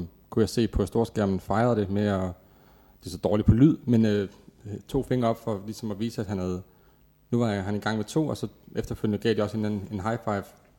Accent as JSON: {"language": "Danish", "region": "Region of Southern Denmark", "country": "Denmark", "tie": "born or raised there", "said": "Nej, jeg er opvokset nede i Sønderjylland, så jeg har boet i Rødekro på det tidspunkt."}